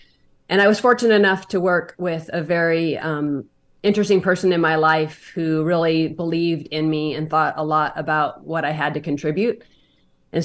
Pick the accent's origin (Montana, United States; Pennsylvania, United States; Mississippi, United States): Montana, United States; So I grew up in Montana, a small town